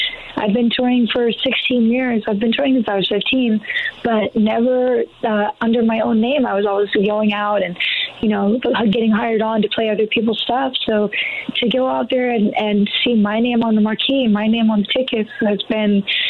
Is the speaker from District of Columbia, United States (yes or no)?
no; California, United States; It'll be nice to be in my home state of California on my birthday.